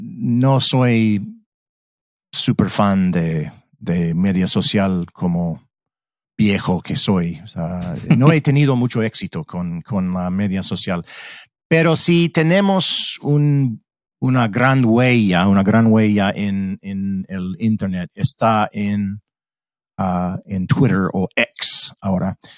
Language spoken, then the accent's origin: Spanish; United States; Spanish is a second language; como todo el mundo tiene que hacer en español, como estadounidense